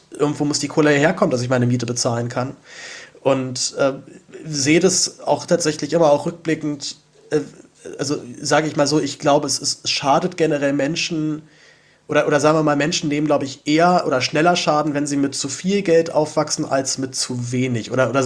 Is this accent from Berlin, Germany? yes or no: yes; Berlin, Germany; ich komme selber aus einem Hartz-IV-Haushalt und meine Eltern haben immer nur aufgestockt auf Hartz-IV dazu bin ich aber auch noch in Zehlendorf aufgewachsen, also in einem wirklich sehr gutbürgerlichen Stadtteil